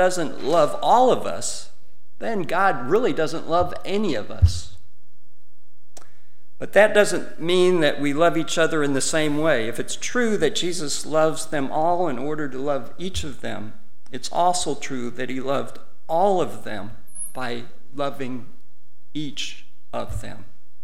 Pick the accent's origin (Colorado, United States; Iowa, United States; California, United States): Iowa, United States; Fairbank; when I was growing up in Fairbank, Iowa, not all that far from here, as a child on a farm